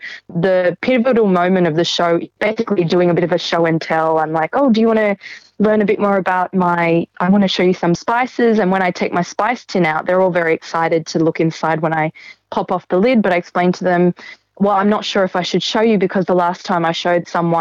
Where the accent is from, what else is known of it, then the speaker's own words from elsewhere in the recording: Australia; born there; I was born in Australia. And my father was born in Chennai and he migrated when he was 14. So my father lived through the White Australia policy.